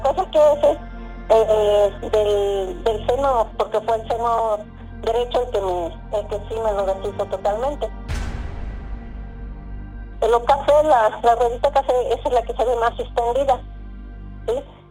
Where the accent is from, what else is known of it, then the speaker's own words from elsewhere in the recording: San Miguel Acuitlapan, Guerrero, Mexico; tengo 51 años de edad. Yo soy de aquí, de San Miguel Acutlapan, municipio de Taxco, Guerrero.